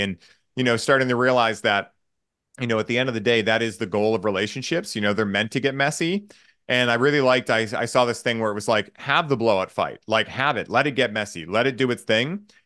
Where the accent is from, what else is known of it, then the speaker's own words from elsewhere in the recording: Boston, Massachusetts, United States; part of the reason I'm grateful that I was raised in Boston